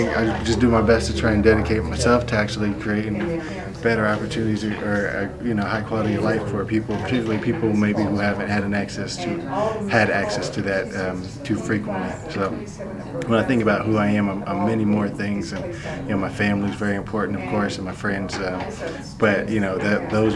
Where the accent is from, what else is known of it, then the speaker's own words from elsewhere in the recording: Oakland, California, United States; they knew I was from Oakland and that my background was in education policy.